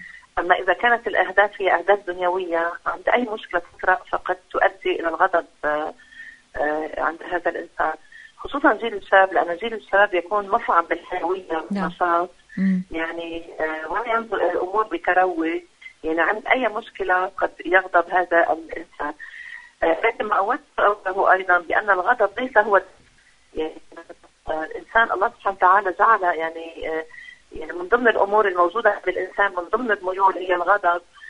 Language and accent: Arabic; Lebanon; حادث أمنية مثلا كما حدث عندنا في لبنان